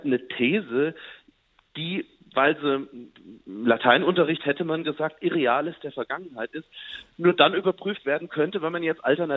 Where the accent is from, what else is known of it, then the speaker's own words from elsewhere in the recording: Alsfeld, Hesse, Germany; was bei uns im Vogelsberg betrifft, weit über 2/3 der Kreistagsabgeordneten, bei uns in Alsfeld weit über 2/3 der Stadtverordneten